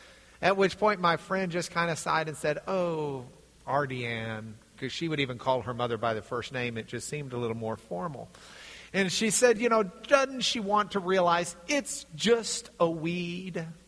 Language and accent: English; Lubbock, Texas, United States; When I was growing up in Lubbock, Texas, one of my friends in the youth group had a different home life